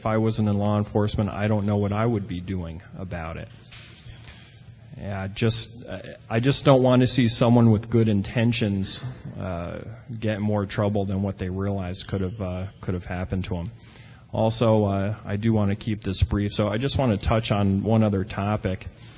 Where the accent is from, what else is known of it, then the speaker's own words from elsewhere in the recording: Minneapolis, Minnesota, United States; I'm a detective from Minneapolis, and I'm currently assigned to the Minnesota High-Tech Crime Task Force.